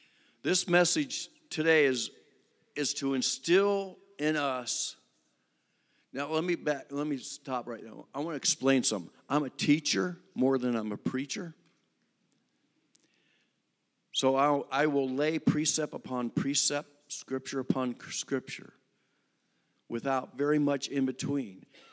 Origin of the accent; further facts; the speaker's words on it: Ohio, United States; now in Concord, United States; I go to the fire church in Concord, North Carolina. I'm actually from Ohio, born and raised there.